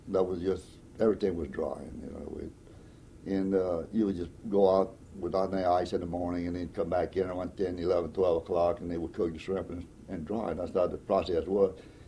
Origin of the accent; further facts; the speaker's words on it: Louisiana, United States; accent: Cajun; We're Cajun down here. We speak different than y'all.